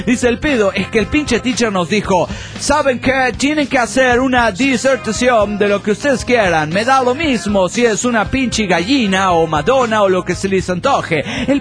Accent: Cochabamba, Bolivia; de Cochabamba, Bolivia.

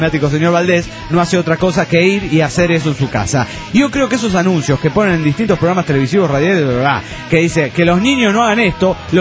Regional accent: Juliaca, Puno, Peru; de Juliaca, Perú.

